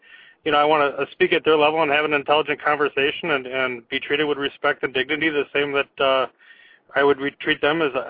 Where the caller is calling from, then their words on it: Milwaukee, Wisconsin, United States; From Milwaukee.